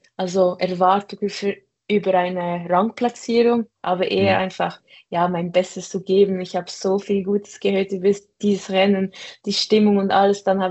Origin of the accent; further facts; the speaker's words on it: Fribourg, Switzerland; also ich komme aus Fribourg